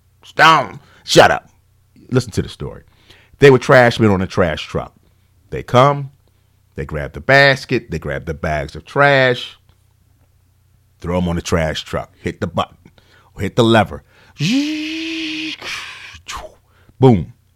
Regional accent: Philadelphia, Pennsylvania, United States; I'm old, but I'm from Philly. We had trash men.

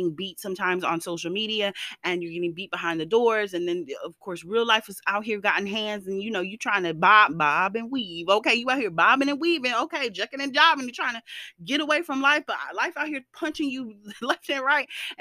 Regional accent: Florida, United States; As soon as I say I'm from Florida, people, everybody gives me a look like, oh yeah, because we know.

